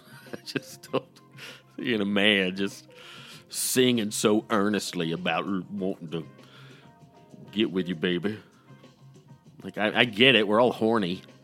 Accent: Georgia, United States; I was surrounded by it growing up in Georgia.

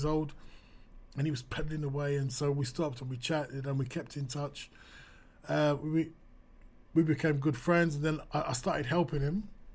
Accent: London, United Kingdom; I'm from East London. And then we realised that our families lived about half a mile from each other.

